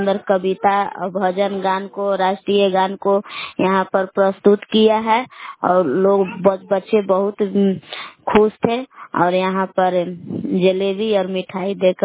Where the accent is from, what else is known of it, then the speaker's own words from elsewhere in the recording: Bilam, Bihar, India; गाराम बिलाम जिला कैमूर बबुआ के निवासी हूँ।